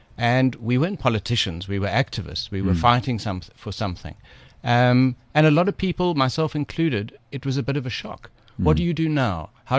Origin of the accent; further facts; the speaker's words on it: Cape Town, Western Cape, South Africa; It's my city, it's my hometown, and I love it.